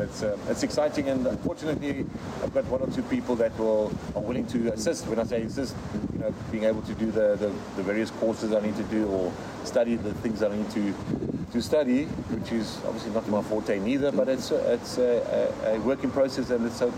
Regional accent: South Africa; because we do live in Africa. I am from South Africa, we live in Africa

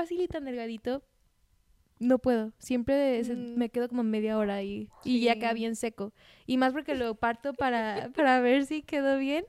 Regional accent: Veracruz, Mexico; Y yo soy de Veracruz, pero nunca en mi vida había

